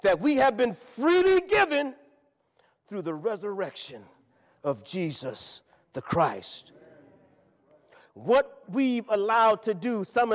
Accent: United States; born there; I was born here in America, and that, in essence, makes me what? An American.

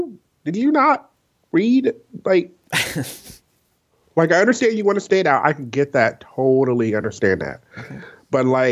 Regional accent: Kentucky, United States; Like, but I'm from Kentucky, and KFC is, like, everywhere.

